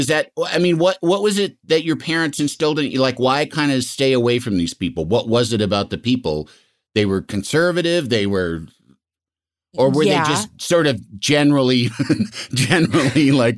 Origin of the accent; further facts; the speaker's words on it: Illinois, United States; I'm from Illinois, so it's like the exact opposite.